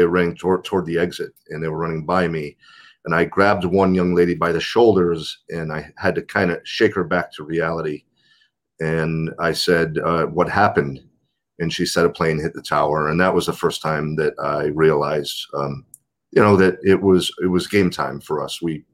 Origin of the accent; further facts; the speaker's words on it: Connecticut, United States; Cool. I grew up in Connecticut. I was not a good kid when I was early teens